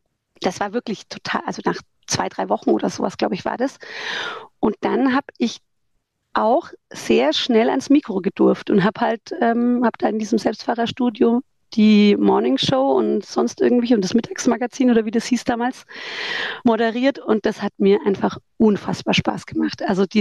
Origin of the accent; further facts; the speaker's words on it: Erlangen, Bavaria, Germany; Und ich bin ja in Erlangen geboren, aufgewachsen, habe hier studiert.